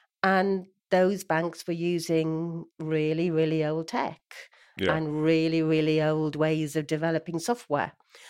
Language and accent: English; Wales, United Kingdom; Yeah. So I'm from the UK. I went to...